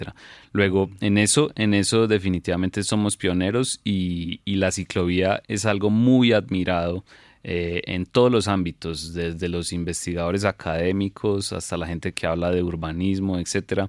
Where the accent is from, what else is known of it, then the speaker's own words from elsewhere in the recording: Antioquia, Colombia; Yo, como paisa, sí, admiro increíblemente la ciclovía de Bogotá